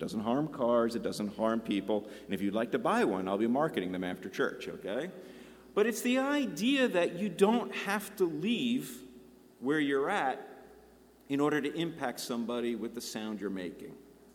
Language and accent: English; New York, United States; I grew up in Long Island, New York, just 40 miles, maybe a little bit more outside of New York City